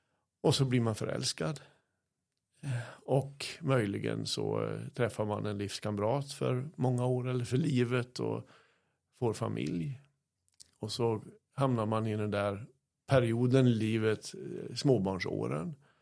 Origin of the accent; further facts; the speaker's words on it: Kramfors, Västernorrland County, Sweden; accent: Kramfors dialect; då är det egentligen den fysiska rösten och min Kramfors dialekt